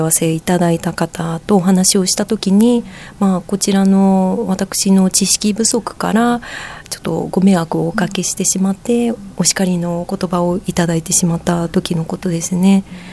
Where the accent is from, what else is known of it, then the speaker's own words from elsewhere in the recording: Fujisawa, Kanagawa, Japan; 小さい頃から藤沢市に住んでおりますので、その藤沢市で働きたいなと思った